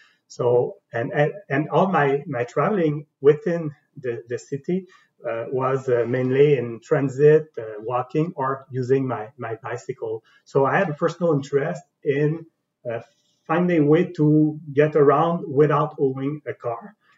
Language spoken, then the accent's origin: English; Montreal, Quebec, Canada; I grew up in Montreal. So I started the service in Quebec City because I went to study. I went to Laval University to do my master's degree, but I was born in Montreal Nord, and I'm still living in Montreal.